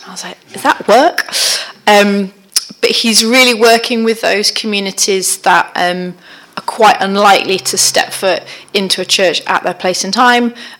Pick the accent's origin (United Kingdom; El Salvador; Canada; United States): United Kingdom; Cheltenham, South West England; from Script Union. I've worked for SU for, it will be 11 years in November. Clearly I started when I was 15, if only. I am Gloucestershire born and bred, raised in the mighty town of Cheltenham.